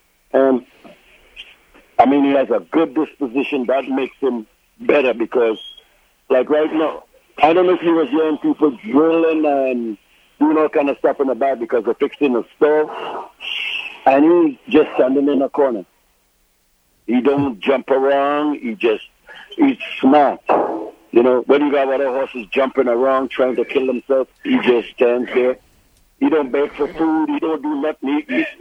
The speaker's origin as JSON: {"language": "English", "region": "New York", "country": "United States", "tie": "born or raised there", "said": "I mean, I grew up in New York, and come on."}